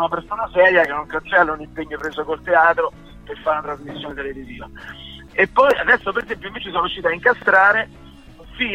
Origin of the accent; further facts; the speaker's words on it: Civitavecchia, Lazio, Italy; facciamo un romano, che poi sono di Civitavecchia, però vabbè, mi ritengo...